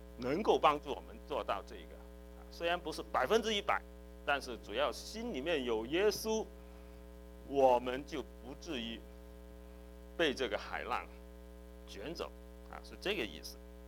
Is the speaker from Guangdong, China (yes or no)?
yes; Guangdong, China; 有没有退票我们广东人叫做砸谁该